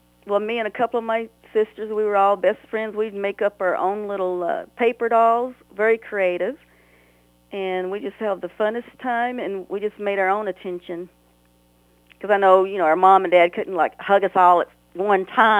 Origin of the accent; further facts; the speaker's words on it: Elizabethton, Tennessee, United States; now in Minneapolis, United States; I grew up in a small town of Elizabethan, Tennessee. And hi, you guys down home. I just want to say hi so you can see I'm still country.